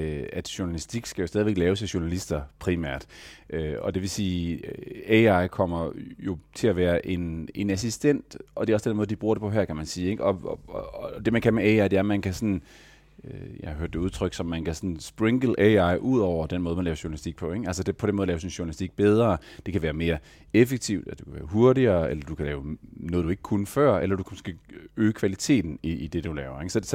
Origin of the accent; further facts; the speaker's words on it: Central Denmark Region, Denmark; Nu kommer jeg fra Djursland